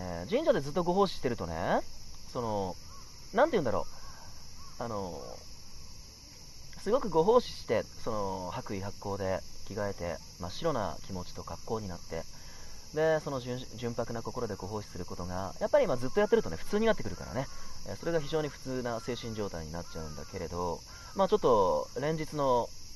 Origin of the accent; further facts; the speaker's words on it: Hiroshima, Japan; 俺は広島出身で反戦教育っていうのは徹底的にされてるから